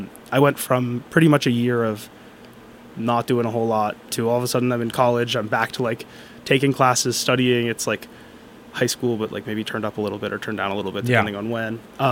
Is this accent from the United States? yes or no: yes; Tucson, Arizona, United States; now in Boston, United States; I'm from Tucson, Arizona. I like pretty standard upbringing, nothing too crazy, nothing too out there.